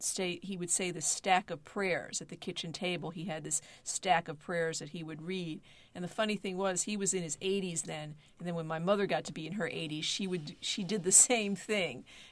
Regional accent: Bayonne, New Jersey, United States; I grew up in Bayonne, New Jersey, and New Jersey is a very Italian-American, very Catholic state. I'm an Italian-American

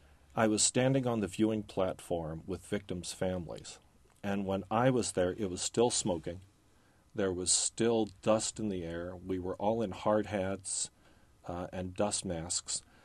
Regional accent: Belleville, Illinois, United States; and I'm a city boy. I grew up near St. Louis in Belleville, Illinois.

